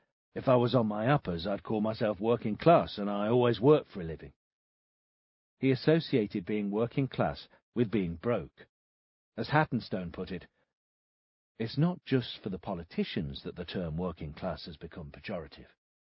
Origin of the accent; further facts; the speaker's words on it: Stockport, North West England, United Kingdom; I grew up in Stockport, a few miles from Purnell's former constituency